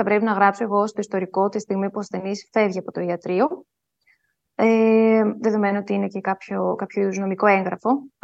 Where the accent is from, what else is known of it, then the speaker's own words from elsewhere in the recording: Thessaloniki, Central Macedonia, Greece; Ναι, γεννήθηκα και μεγάλωσα στην Θεσσαλονίκη. Στη Θεσσαλονίκη σπούδασα, στο Αριστοτέλειο Πανεπιστήμιο.